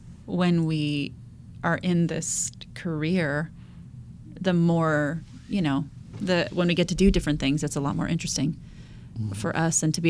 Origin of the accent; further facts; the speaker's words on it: Canada; also born or lived in Washington State; now in San Diego, United States; I'm originally from Canada and then came to San Diego via Washington State and did my master's here in musical theater.